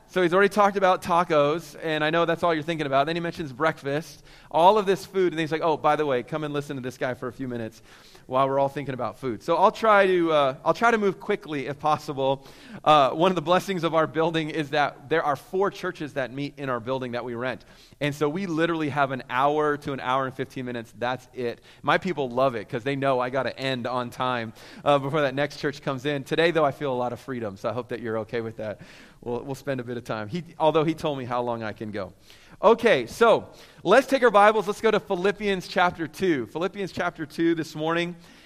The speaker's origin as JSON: {"language": "English", "town": "Vancouver", "region": "British Columbia", "country": "Canada", "tie": "born or raised there", "lives_now": "United States", "said": "I grew up in Vancouver. It's my home. And so I was a Canadian born, American by choice. So I got two passports."}